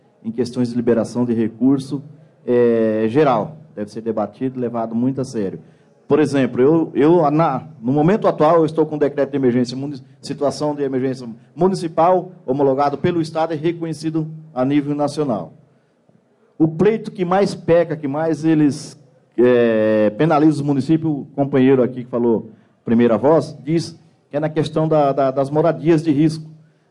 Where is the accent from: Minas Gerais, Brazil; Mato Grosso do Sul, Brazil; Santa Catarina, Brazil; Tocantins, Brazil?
Mato Grosso do Sul, Brazil; Bataiporã; eu sou de Bataiporã, no estado de Mato Grosso do Sul.